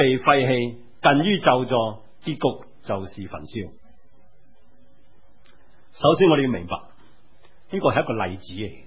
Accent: New Territories, Hong Kong; 我自己本身在新界长大，我家是耕田的，开农场。

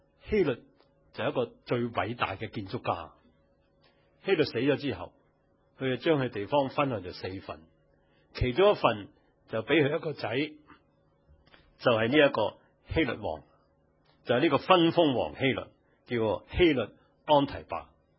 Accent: China; 我们中国人一想起狐狸，你想到什么？蛊惑啦，阴湿啦，狡诈啦，这个是中国人的。

